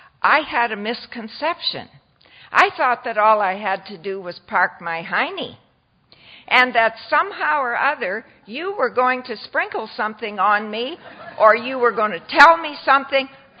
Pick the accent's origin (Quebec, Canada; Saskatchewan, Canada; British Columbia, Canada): Saskatchewan, Canada; born there; I was born in Saskatchewan, which is a province I'm talking about.